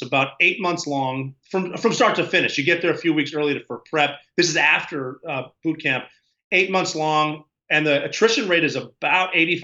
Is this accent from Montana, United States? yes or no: yes; Montana, United States; I grew up here in Montana hunting.